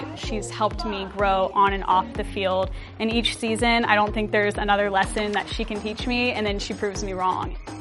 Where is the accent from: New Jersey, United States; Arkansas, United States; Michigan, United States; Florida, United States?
Florida, United States; Tampa Bay; I grew up in the Tampa Bay area. I've had season tickets to the Buccaneers game since I was 6 years old.